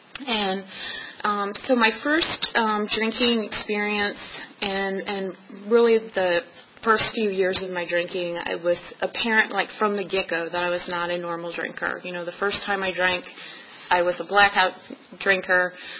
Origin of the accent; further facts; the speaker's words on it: Fredericksburg, Virginia, United States; I grew up in Fredericksburg, and he worked in D.C., so he had that crazy commute to D.C.